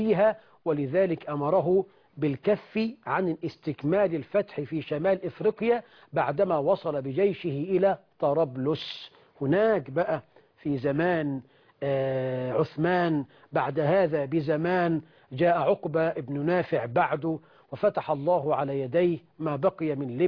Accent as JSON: {"language": "Arabic", "country": "Egypt"}